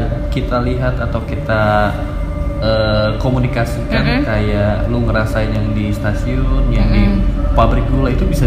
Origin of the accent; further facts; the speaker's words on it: Cirebon, West Java, Indonesia; jujur gue sebagai orang Cirebon dari 91 juga